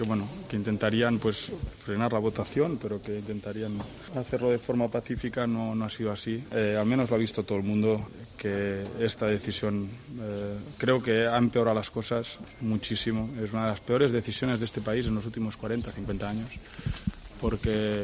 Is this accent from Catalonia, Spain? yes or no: yes; Catalonia, Spain; Soy y me siento catalán